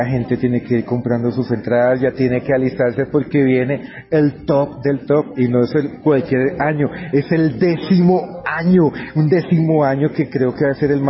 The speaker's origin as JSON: {"language": "Spanish", "country": "Colombia", "said": "una mujer que me hace sentir muy feliz de que soy colombiano"}